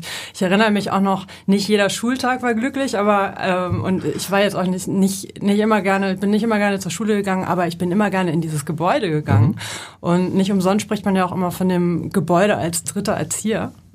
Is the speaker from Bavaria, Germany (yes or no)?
no; Hamburg, Germany; ich bin in Eppendorf, um genau zu sein, im Logestieg groß geworden.